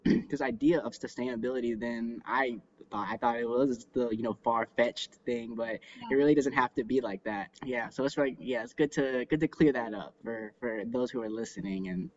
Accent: Georgia, United States; what I've seen growing up in Georgia, where I had never seen a compost bin before

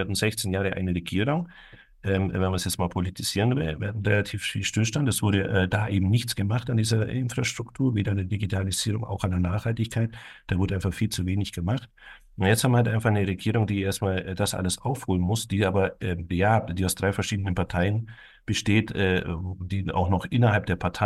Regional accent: Bavaria, Germany; Ich komme aber aus Bayerisch Schwaben und da ist mir die Schweiz einfach zu teuer.

